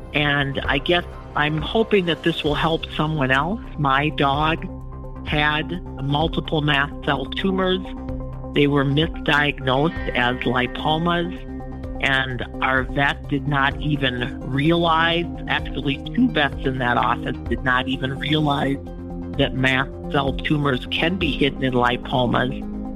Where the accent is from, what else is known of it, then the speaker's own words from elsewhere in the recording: Minnesota, United States; I'm from Minnesota.